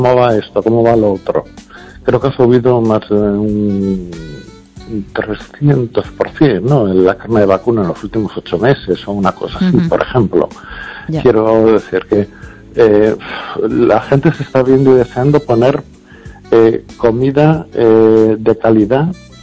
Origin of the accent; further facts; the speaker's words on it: Spain; de donde yo vengo, de otra zona de España